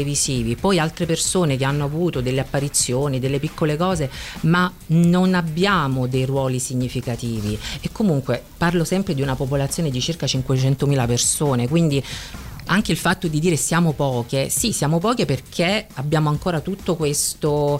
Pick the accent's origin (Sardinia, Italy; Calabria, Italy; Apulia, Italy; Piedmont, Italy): Apulia, Italy; San Nicola; also born or lived in Galatina; Sì, sono nata a Galatina, ma sì, sono di San Nicola, in realtà, un paese vicino.